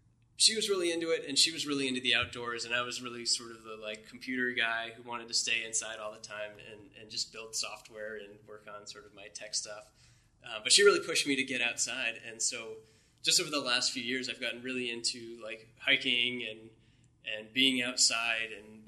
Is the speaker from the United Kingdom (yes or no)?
no; Massachusetts, United States; I'm originally from Cape Cod, and I grew up as a shell fisherman, and my dad was a fisherman. And so I was used to living in a place where, you know, you've got a lot of tourists and stuff in the summer, but it's a beautiful place pretty much year-round.